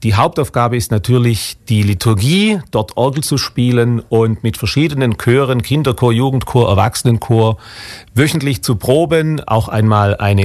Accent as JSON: {"language": "German", "town": "Aulendorf", "region": "Baden-Württemberg", "country": "Germany", "said": "wie gesagt, ich komme aus Aulendorf, in der Nähe von Ravensburg liegt das. Bin 50 Jahre alt"}